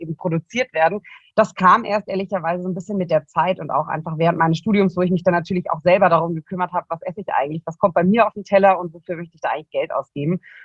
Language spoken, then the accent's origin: German; Munich, Bavaria, Germany; Ich bin gebürtige Münchnerin. Meine Eltern kommen aber aus dem schönen Allgäu. Und ich habe aber fast mein ganzes Leben hier in München verbracht